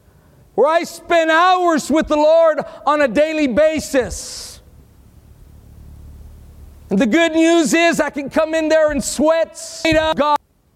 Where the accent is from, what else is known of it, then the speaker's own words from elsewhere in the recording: Texas, United States; I know I was born and raised in Texas, and I have a lot of Facebook friends that I went to high school